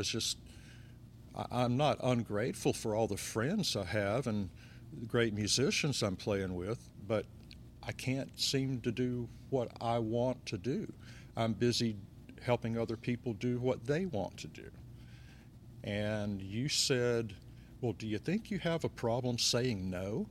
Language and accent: English; Atlanta, Georgia, United States; now in Florence, United States; I grew up in Atlanta, played around Atlanta, played up through Chicago and as far out as California, through the Southwest and all that, different bands. And when I settled in Florence, South Carolina, I'd always written.